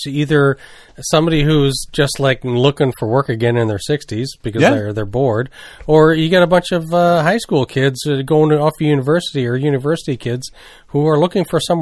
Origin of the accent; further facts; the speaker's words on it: Saint John, New Brunswick, Canada; Yeah, well, that's what we called it growing up. I'm from St. John near there, so.